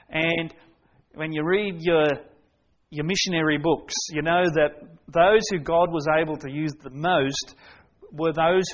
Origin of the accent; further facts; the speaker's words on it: Australia; All right, I'm an Aussie. I'm allowed to live like an Aussie.